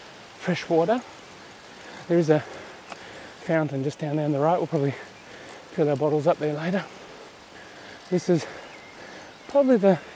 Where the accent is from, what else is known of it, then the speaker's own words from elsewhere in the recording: Australia; now in Stabio, Switzerland; I'm actually Australian. I rent a house in Europe, I own a house in Australia. So where is my home? I've been moving around all my life.